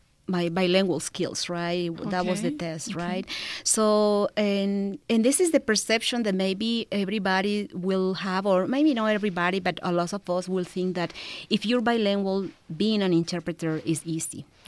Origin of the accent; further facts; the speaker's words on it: Nicaragua; English is a second language; moved away as an adult; I'm originally from Nicaragua. I had my degree there in sustainable tourism. And then for family reasons, I moved here.